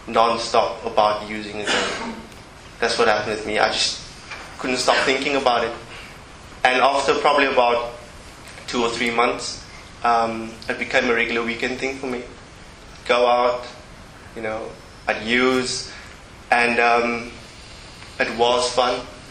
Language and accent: English; Cape Town, Western Cape, South Africa; now in London, United Kingdom; I'm actually from Cape Town, South Africa. I've been in London for about 6 years now.